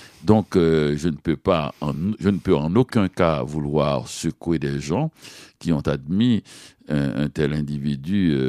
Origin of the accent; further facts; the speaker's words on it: Petit-Goâve, Ouest, Haiti; also born or lived in Port-au-Prince; Je suis né en 1953 et à des lieux, même aussi à Port-au-Prince, en Haïti. J'ai passé mon enfance à Petit-Goy avec ma grand-mère